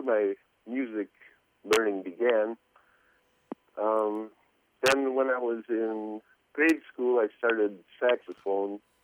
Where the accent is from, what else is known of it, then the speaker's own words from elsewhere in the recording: Sherry, Wisconsin, United States; I grew up in Sherry, Wisconsin, which is right in the middle of the state pretty much. And you may have heard of the Sherryland Ballroom.